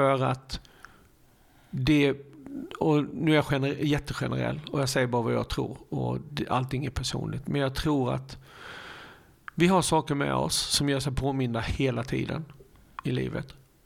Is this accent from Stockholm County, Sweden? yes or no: no; Harplinge, Halland County, Sweden; För vi växte upp i Harplinge och har gått skolan ihop.